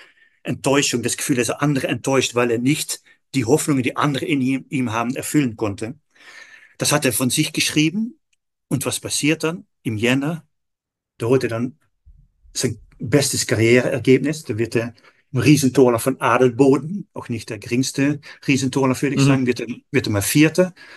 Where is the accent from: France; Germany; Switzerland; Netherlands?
Netherlands; German is a second language; now in Austria; vor allem niederländische Medien, was ja meine Heimat ist